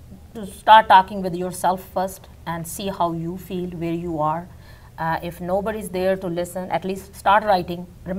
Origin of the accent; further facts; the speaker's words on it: India; English is a second language; moved away; you know, like 2 years ago, I came from India.